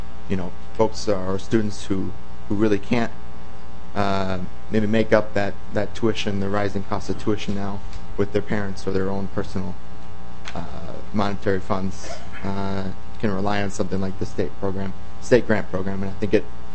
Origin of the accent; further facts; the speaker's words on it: Spring Grove, Minnesota, United States; I'm from Spring Grove, Minnesota, in the far southeast corner.